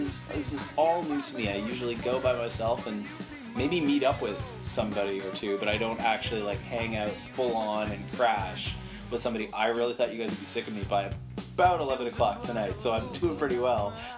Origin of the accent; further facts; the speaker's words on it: Canada; accent: Canadian; people have told me that that's how my Canadian accent sounds.